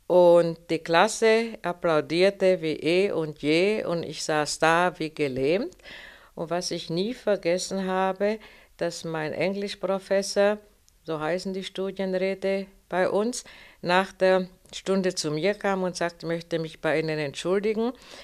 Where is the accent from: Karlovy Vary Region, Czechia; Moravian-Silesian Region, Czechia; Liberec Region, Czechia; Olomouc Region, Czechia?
Olomouc Region, Czechia; Olomouc; Ich komme aus der Tschechoslowakei, aus Mähren, aus der Stadt Olmütz, und bin doppelsprachig groß geworden. Ich bin in die tschechische Volksschule gegangen und habe die jeweilige Klasse privat Deutsch zu Hause gelernt